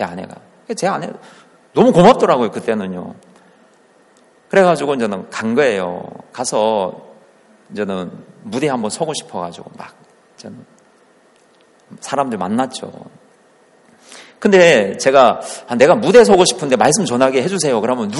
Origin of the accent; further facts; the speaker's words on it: South Korea; 저는 한국에서 온 목사라고